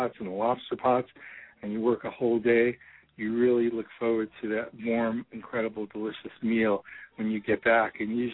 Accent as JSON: {"language": "English", "region": "East Coast", "country": "United States", "tie": "born or raised there", "said": "When I was growing up on the East Coast, crab boils, crab feasts, clam bakes were pretty standard during vacation season."}